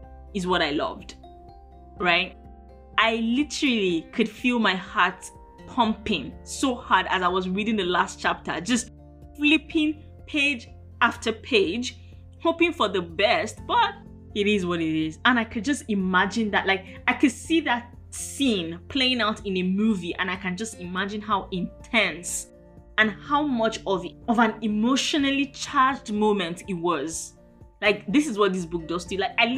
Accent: Nigeria; The story is very familiar because as a Nigerian, I'm sure that you must have seen it on the news one time or the other

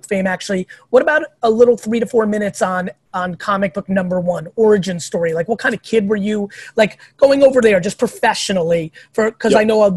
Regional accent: New Jersey, United States; my famous story of growing up in Jersey and my dad was a stock boy in a liquor store was in Clark Circle Liquor

